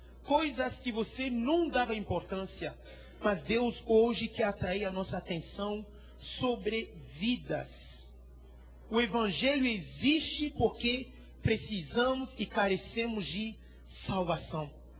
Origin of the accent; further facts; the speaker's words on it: Côte d’Ivoire; Portuguese is a second language; sou da Costa do Marfim. É um país que fica na costa oeste da África. E a língua falada ali é o francês.